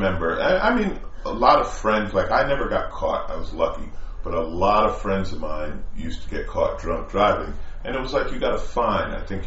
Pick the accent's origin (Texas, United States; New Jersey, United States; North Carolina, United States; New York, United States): New York, United States; I was from New York.